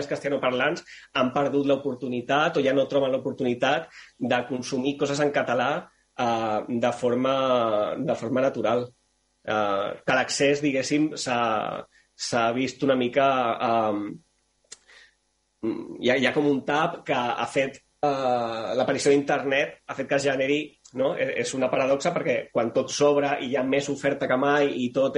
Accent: Sant Boi de Llobregat, Catalonia, Spain; Jo soc de Sant Boi de Llobregat. Els meus companys de classe eren castellanoparlants en un 92%, 93%.

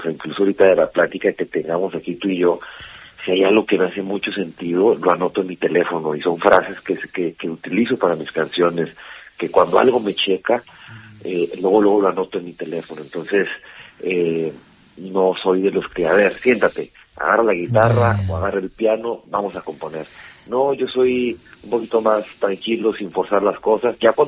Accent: Mexico; now in Spain; yo soy mexicano, e independientemente que vivo acá en España y que estoy enamorado de España, sigo trayendo lo mexicano en la sangre.

